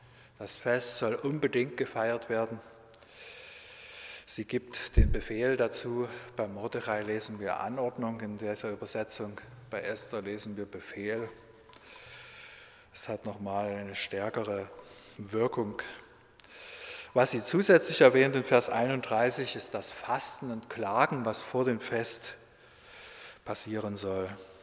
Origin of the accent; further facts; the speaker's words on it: Germany; kann ich als Deutscher da nur sagen